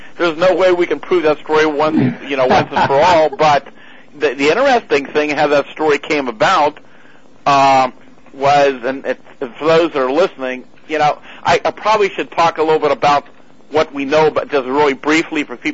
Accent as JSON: {"language": "English", "town": "Greensburg", "region": "Pennsylvania", "country": "United States", "tie": "born or raised there", "said": "then I was 16 years old when the incident happened near Kecksburg, PA, which is about 12 miles from my hometown of Greensburg."}